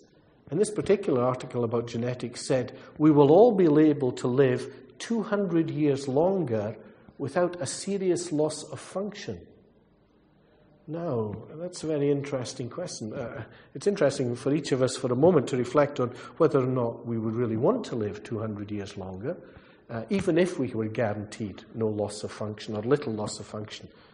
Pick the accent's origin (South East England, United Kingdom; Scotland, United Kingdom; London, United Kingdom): Scotland, United Kingdom; As a Scotsman, when I travel, I do not buy a newspaper. I wait for somebody to leave one.